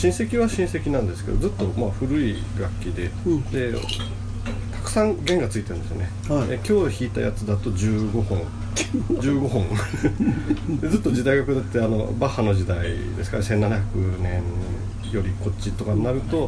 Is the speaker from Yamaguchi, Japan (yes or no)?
yes; Yamaguchi, Japan; also born or lived in Fukuoka; now in Nagasaki, Japan; 山口育ちですからねで福岡に長らく20年ぐらい住んでたんですけど